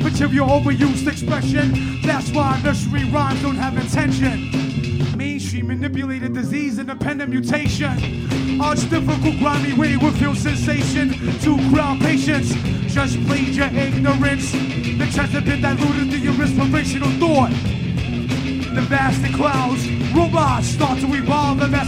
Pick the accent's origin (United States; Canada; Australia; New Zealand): United States; Bronx, New York; because I come from the Bronx and I feel at home when I walk the streets of Milan, right here.